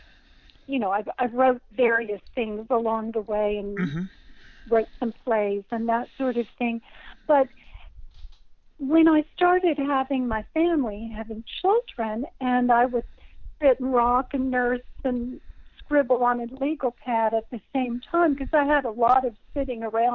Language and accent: English; Texas, United States; now in North Carolina, United States; I grew up in Texas and then spent a lot of time in Louisiana doing research and having fun, and then, you know, live in North Carolina now, so I'm pretty much rooted in the South.